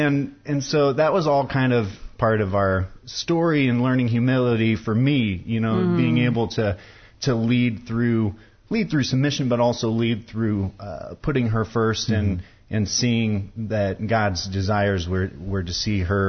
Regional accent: Urbana, Illinois, United States; I grew up in Urbana, Illinois, and grew up at Weber Street Christian Church.

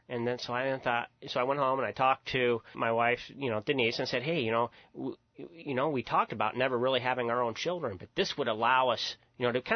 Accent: Charleston, United States; Grew up in Church of God, born and raised in Charleston, and I was scared of the devil from my earliest memory.

